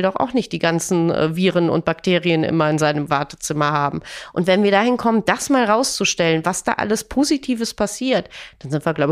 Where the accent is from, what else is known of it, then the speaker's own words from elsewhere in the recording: Rhineland, Germany; Ich bin Rheinländerin